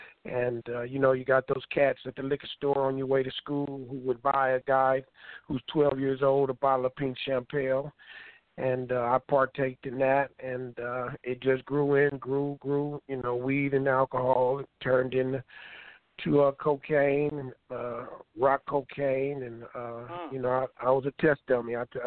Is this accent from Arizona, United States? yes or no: no; Los Angeles, California, United States; I'm born and raised in South Central L.A., went to the South Central schools.